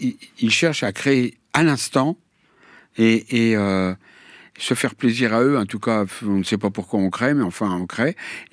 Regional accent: Paris, Île-de-France, France; born there; on l'a mise dans un bateau, elle a traversé l'Atlantique et je suis né à Paris.

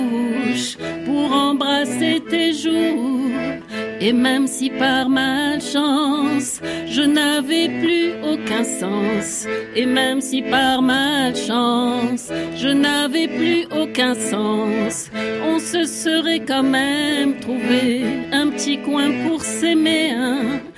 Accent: Gabon; first language Benga; French is a second language; also born or lived in Guinea; Alors, c'est le Benga, c'est ma langue maternelle, qui est une langue du Gabon, et voilà, dont je suis originaire. Je suis originaire de Guinée et du Gabon, Guinée-Conakry, Gabon.

